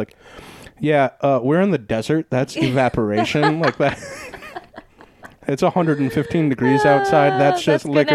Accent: Massachusetts, United States; I used to think that all the time with a house that I grew up in Massachusetts, because it was like an old wood house

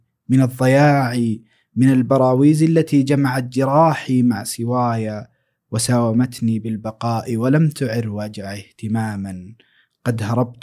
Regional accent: Ha'il, Ha'il Province, Saudi Arabia; حائل جزء لا يتجزأ من شخصيتي. في طريقة كلامي، في أسلوبي مع الناس

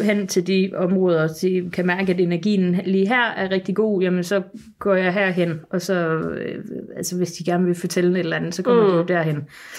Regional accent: Sønderborg, Region of Southern Denmark, Denmark; Og der er nede, hvor jeg kommer fra i Sønderborg

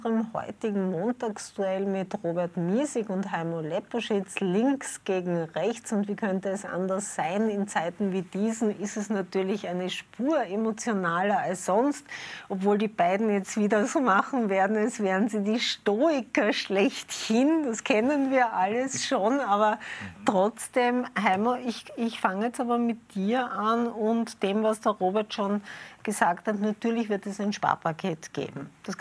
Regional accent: Vienna, Austria; jetzt als Wienerin traue ich mich das echt einzuschätzen

